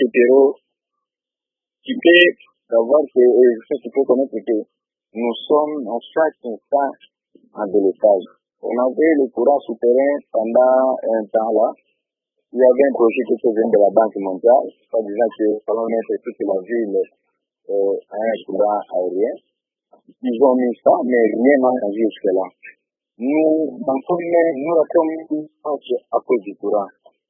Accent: Kindu, Maniema, DR Congo; ici chez nous à Kindu, ce qui fera que toute la ville change en électricité

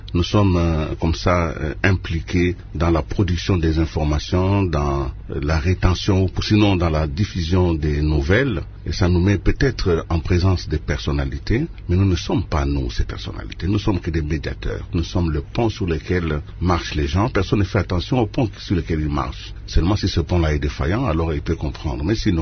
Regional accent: Kolwezi, Lualaba, DR Congo; moved away as an adult; also born or lived in Lubumbashi; Donc je quitte Kolwezi, ma ville natale, je vais à Lubumbashi pour des études en économie.

